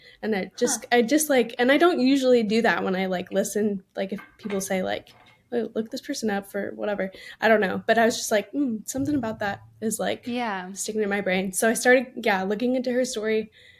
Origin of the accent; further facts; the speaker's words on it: California, United States; So, and I'm from California, so I feel like maybe at some point in school I learned about him or something.